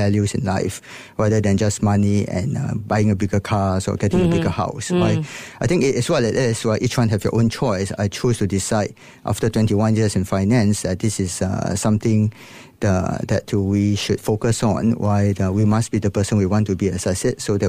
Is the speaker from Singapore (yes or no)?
yes; Singapore; I'm always proud to wear the Singapore flag, right, everywhere I go.